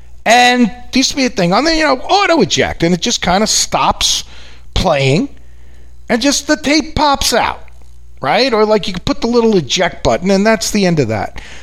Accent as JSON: {"language": "English", "region": "New York", "country": "United States", "tie": "born or raised there", "said": "No, I'm from New York. I've always lived here."}